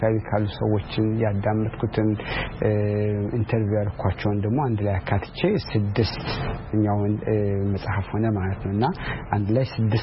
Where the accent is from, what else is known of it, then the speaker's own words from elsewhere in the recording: Ambo, Oromia, Ethiopia; እኔ አምቦ ነው ተወልጄ ያደኩት።